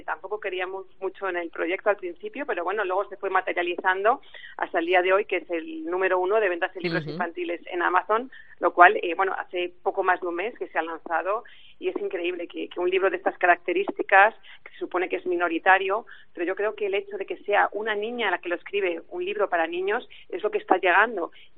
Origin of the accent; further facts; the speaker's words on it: Valladolid, Castile and León, Spain; que este sábado aterriza en Valladolid, que será muy especial porque somos vallisoletanas, claro.